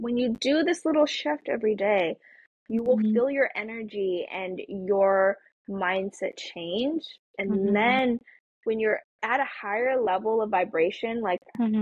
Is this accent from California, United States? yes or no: yes; California, United States; It was the same thing, minority. We lived in like a very white suburban town, so we were I was one of the only other Asian family.